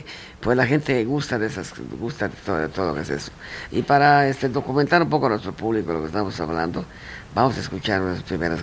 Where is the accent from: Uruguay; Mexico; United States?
Mexico; yo al principio no entendí qué estaba pasando, como buen mexicano